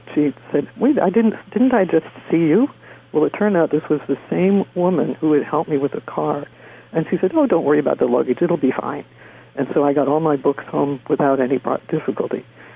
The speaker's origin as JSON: {"language": "English", "country": "United States", "said": "I was doing my doctoral research in Ireland, and I had a rented car, and being an American, I wasn't used to stick shifts."}